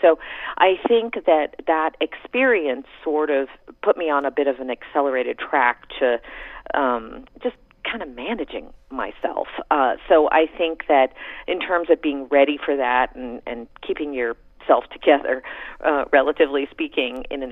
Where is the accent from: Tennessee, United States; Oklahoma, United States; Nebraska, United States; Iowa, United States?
Oklahoma, United States; Norman; also born or lived in Michigan; I grew up in Norman, Oklahoma, and then, as I said, went to high school in Michigan.